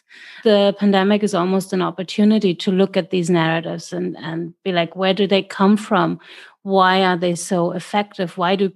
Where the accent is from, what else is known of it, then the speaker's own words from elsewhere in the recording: Germany; English is a second language; And here in my hometown, you walk anywhere and you basically have 2 meters around you, and you're not, it's just much more spread out.